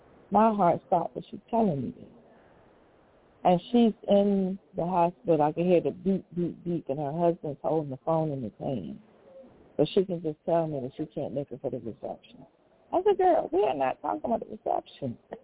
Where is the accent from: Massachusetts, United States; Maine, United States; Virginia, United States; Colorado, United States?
Virginia, United States; And I am from Virginia. I am from Sussex County, where I think the first peanut in the United States was planted or something like that.